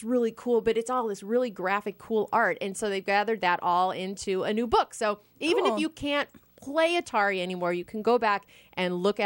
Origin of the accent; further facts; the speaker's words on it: St. Louis, Missouri, United States; Because I'm from St. Louis, so that's not too far from me.